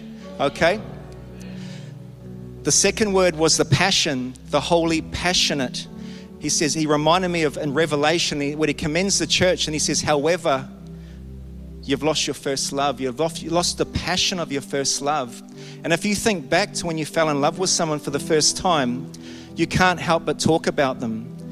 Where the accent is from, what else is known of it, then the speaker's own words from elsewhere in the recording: New Zealand; I'm from New Zealand.